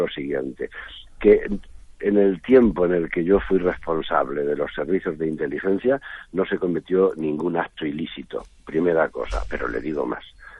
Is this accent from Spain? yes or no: yes; Spain; como muchos españoles.